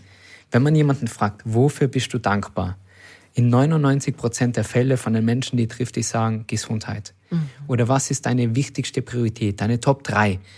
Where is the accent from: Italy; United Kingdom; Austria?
Austria; bei uns in Österreich, in Tirol und in Salzburg